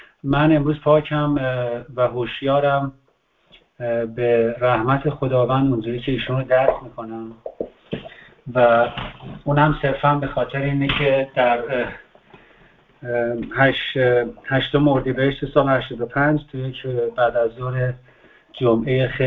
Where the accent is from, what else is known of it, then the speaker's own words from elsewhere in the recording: Tehran, Tehran Province, Iran; born there; اینها آمدن ایران، آمدن تهران که یک زندگی مجدد متفاوتی داشته باشه و من اولین توفیه شهرشونم توی شهر به دنیا آمدم. قبل از من همه روستازادن